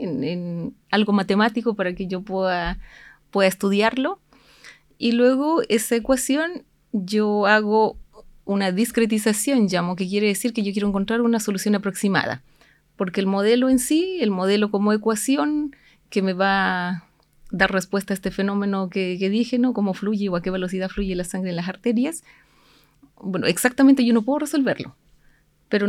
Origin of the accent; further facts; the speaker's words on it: Bolivia; nací, soy originaria de Bolivia, donde estudié ingeniería matemática en la Universidad de San Simón, en Cochabamba.